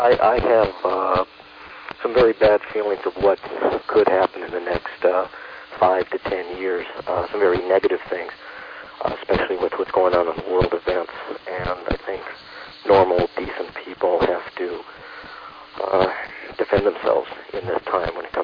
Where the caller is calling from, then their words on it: Los Angeles, California, United States; I'm calling from Los Angeles.